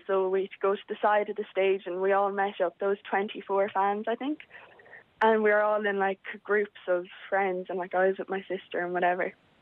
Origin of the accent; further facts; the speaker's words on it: Connacht, Ireland; We're from Leitrim